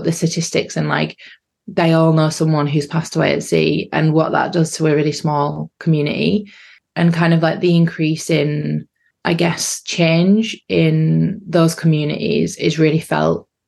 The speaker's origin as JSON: {"language": "English", "region": "North East England", "country": "United Kingdom", "said": "I'm an artist from the Northeast"}